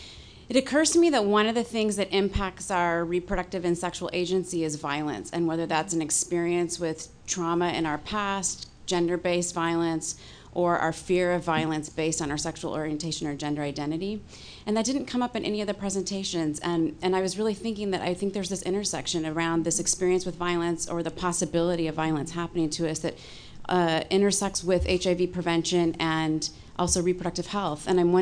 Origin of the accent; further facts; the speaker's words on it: San Francisco, California, United States; from San Francisco.